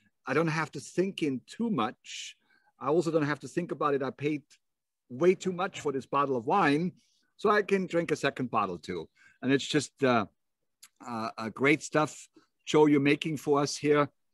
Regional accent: Salzburg, Austria; English is a second language; There's Mozart. I'm from Salzburg. This is Mozart in the bottle.

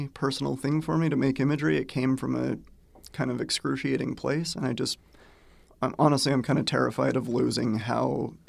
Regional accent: Orem, Utah, United States; now in Portland, United States; I'm from Orem, Utah, but I live in Portland, Oregon now. I moved there 2 years ago.

